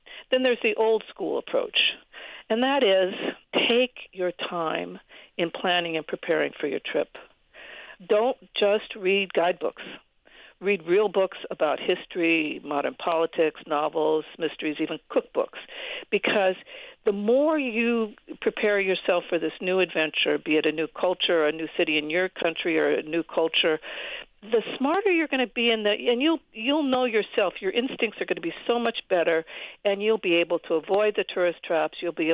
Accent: Seattle, Washington, United States; which I'm from Seattle, and I've always admired the way Vancouver works

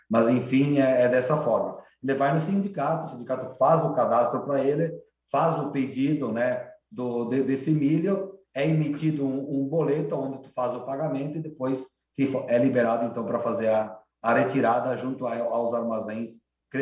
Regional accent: Veranópolis, Rio Grande do Sul, Brazil; eu sou lá do município de Veranópolis, lá na Serra, e lá o módulo é 12 hectares

